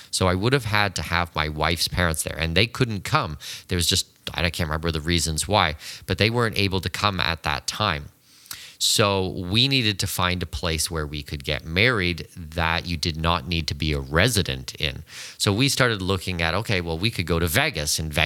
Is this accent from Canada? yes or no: yes; Canada; so I'm Canadian